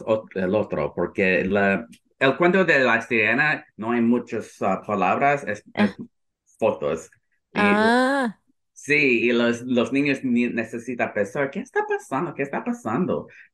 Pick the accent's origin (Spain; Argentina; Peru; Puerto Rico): Puerto Rico; no que soy puertorriqueño, no que soy gay